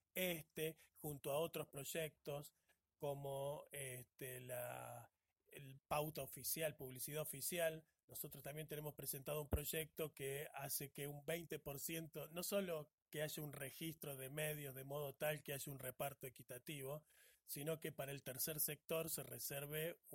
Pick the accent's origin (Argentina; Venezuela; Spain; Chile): Argentina; Córdoba; yo soy de Córdoba